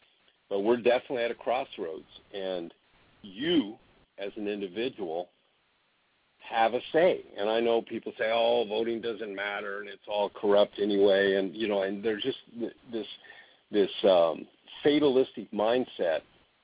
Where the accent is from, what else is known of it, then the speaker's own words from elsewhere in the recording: Oregon, United States; I grew up in Southern Oregon, and a lot of my family were from Oklahoma and Arkansas